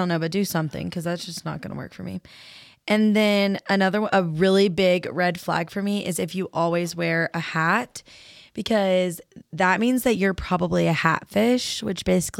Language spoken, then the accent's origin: English; Houston, Texas, United States; I'm from Houston, Texas area, kind of like right in the middle of Houston and Galveston.